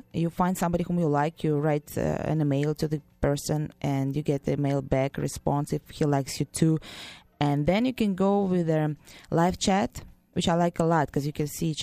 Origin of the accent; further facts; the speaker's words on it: Saint Petersburg, Russia; English is a second language; They came to St. Petersburg to see me because I'm originally from St. Petersburg.